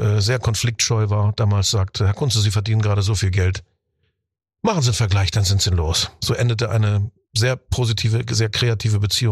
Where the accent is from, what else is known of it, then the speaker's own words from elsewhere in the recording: Guben, Brandenburg, Germany; now in Hannover, Germany; Und jetzt lebe ich seit 30 Jahren im Raum Hannover. Da bin ich auch nur ein Zugezogener und kein örtlicher. Es bleibt dabei, wir stammen aus der Lausitz, aus Guben, beziehungsweise aus der polnischen Hälfte heute Gubin. Da kommen wir alle her.